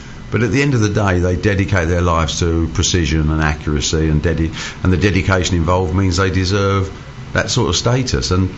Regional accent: Debden, London, United Kingdom; also born or lived in Dagenham; I was born in Dagenham. I grew up, I had a few years there, then I went to Debden, the industrial estate, and yep. Spent there 16 years there

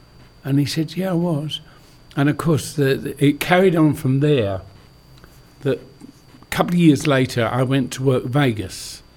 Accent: Rainham, London, United Kingdom; also born or lived in Hornchurch; now in Upminster, United Kingdom; the church moved us out to Raynham in Essex, and I lived in Cherry Tree Close, and I was brought up in Cherry Tree Close and Raynham. I lived in Hornchurch, and of course now I live in Upminster, lived in Upminster for a long, long time now.

